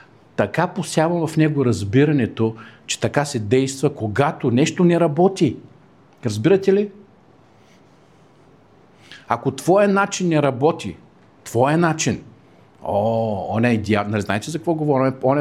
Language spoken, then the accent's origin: Bulgarian; Brestovitsa, Plovdiv Province, Bulgaria; Аз съм от Брестовица